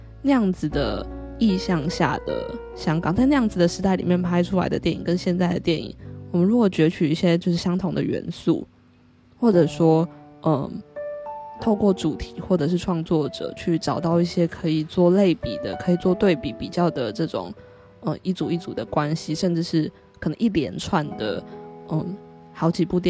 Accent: Taiwan; 因为作为一个台湾人，香港毕竟在很多的文化然后语言上面我们是比较可以共同理解的

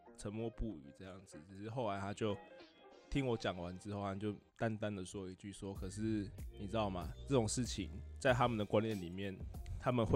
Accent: Tainan, Taiwan; 我是台南人嘛，然后他就会来台南玩

